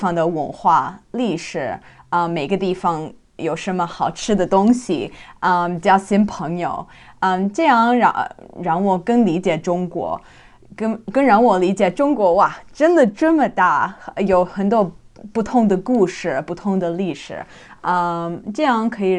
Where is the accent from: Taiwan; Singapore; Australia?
Australia; Chinese is a second language; 我27岁，我是澳大利亚人。